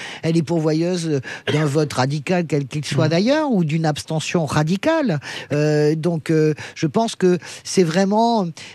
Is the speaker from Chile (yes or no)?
no; South-West France, France; Moi, je viens du Sud-Ouest.